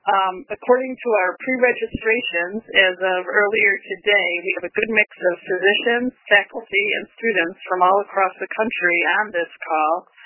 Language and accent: English; Maine, United States; and I'm from Maine